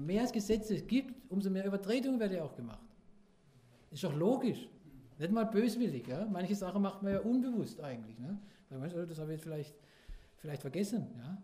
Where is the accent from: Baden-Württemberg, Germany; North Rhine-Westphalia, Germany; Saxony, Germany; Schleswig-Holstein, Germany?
Baden-Württemberg, Germany; Karlsruhe; ich komme aus Karlsruhe, das ist eine der autofahrerfeindlichsten Städte in Deutschland